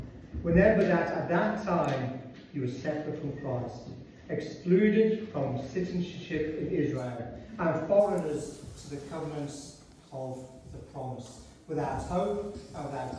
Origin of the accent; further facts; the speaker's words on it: Liverpool, North West England, United Kingdom; accent: Scouse; I'm from Liverpool, which you might say, you might think that's a different foreign language if you hear the Scouse accents.